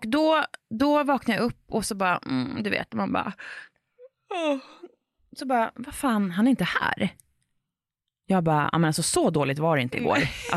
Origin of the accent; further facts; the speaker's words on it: Västra Götaland County, Sweden; som jag är från Västergötland, så vi tar en näve nötter.